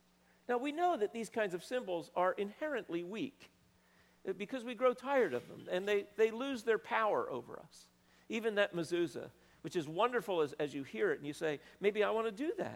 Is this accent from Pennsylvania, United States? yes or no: yes; Philadelphia, Pennsylvania, United States; When I grew up in Philadelphia, I used to deliver the Philadelphia Bulletin.